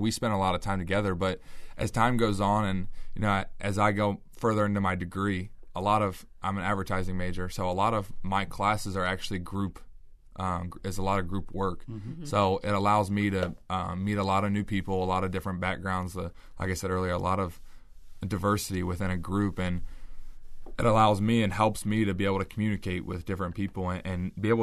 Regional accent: Columbus, Ohio, United States; I come from Columbus, Ohio, and, you know, when I tell people where I'm from, they're like, oh, that's terrible.

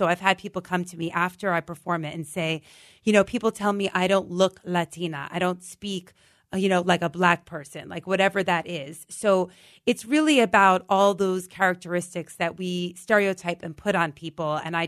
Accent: New York City, New York, United States; especially I grew up on the Upper West Side and I went to high school, very diverse high school

